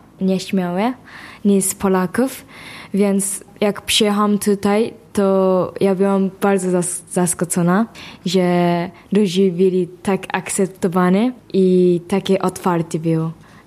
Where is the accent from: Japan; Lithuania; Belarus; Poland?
Japan; Tokyo; Polish is a second language; Jestem w szkole średniej uczennicą. Chodzę do szkoły w Japonii, liceum w Tokio.